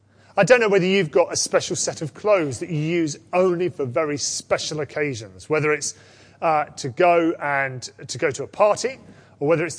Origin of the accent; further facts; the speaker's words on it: United Kingdom; I'm also proud of being British.